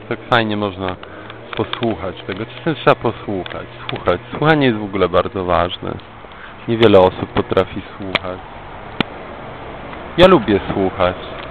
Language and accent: Polish; Świebodzin, Lubusz Voivodeship, Poland; born there; Ja się urodziłem po prostu w Świebodzinie.